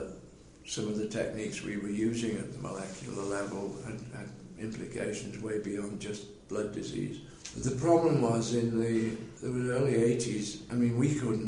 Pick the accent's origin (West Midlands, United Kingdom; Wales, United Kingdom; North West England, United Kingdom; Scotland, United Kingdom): North West England, United Kingdom; Liverpool; I came from Liverpool, but before I joined my training, I spent nearly 5 years in the States